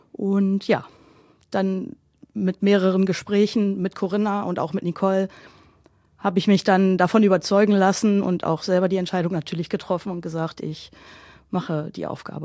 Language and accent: German; Braunschweig, Lower Saxony, Germany; Bin gebürtig aus Braunschweig